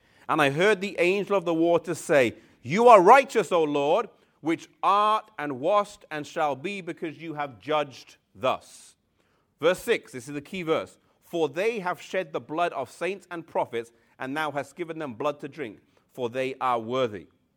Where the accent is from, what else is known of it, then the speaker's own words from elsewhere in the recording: England, United Kingdom; I grew up in England, and the English sun is not strong.